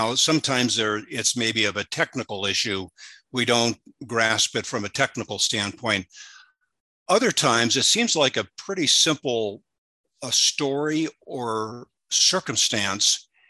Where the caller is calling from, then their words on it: San Diego, California, United States; I realize that I'm coming from San Diego, and I think most here, almost all, it's afternoon.